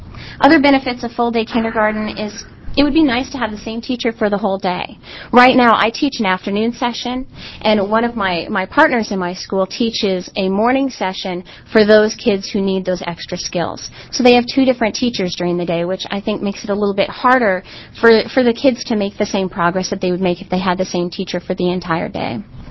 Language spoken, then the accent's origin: English; Beaverton, Oregon, United States; I'm from Beaverton.